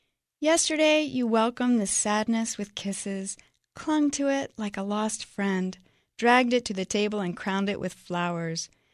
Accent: Kettering, East Midlands, United Kingdom; from Kettering.

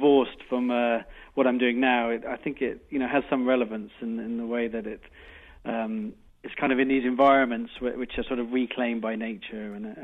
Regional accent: Malaysia; also born or lived in Europe / Caribbean; Yeah, I grew up in Malaysia and, you know, Europe, Caribbean.

